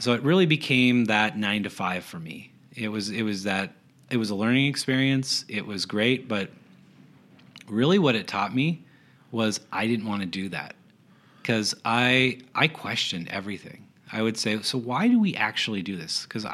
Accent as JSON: {"language": "English", "region": "North Dakota", "country": "United States", "tie": "born or raised there", "also_born_or_lived": "Red Wing, Minnesota", "said": "So like I said, I was born in Red Wing, and mm-hmm. then my adoptive parents took me from Red Wing to North Dakota."}